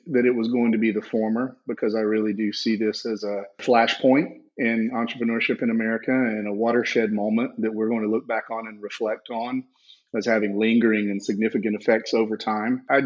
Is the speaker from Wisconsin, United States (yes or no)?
no; Georgia, United States; accent: Southern; I grew up in South Georgia, if you can't tell by the accent